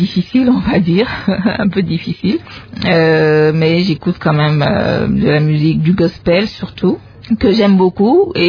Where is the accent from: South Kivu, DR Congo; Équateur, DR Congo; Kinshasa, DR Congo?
Équateur, DR Congo; Boamanda; J'ai grandi à Boamanda pendant un moment avec mon père à l'Équateur, c'est une mission catholique.